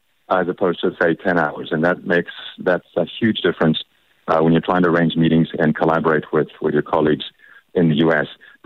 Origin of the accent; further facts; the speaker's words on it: Atlanta, Georgia, United States; Okay, well, I'm originally from Atlanta, so that was one of the reasons